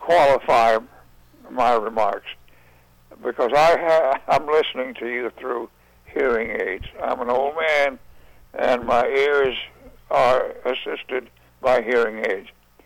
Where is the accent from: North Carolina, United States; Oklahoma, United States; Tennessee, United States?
Tennessee, United States; McEwen; it ran through my hometown of McEwen, Tennessee.